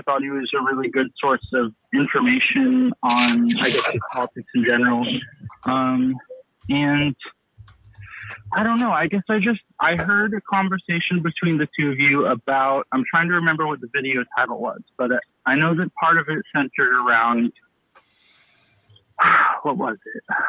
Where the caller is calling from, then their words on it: Eugene, Oregon, United States; I'm calling from Eugene, Oregon.